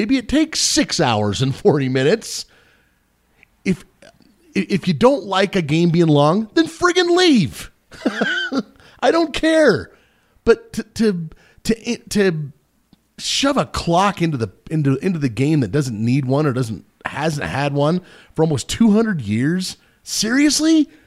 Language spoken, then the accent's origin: English; United States; I like it okay, and I'm an American.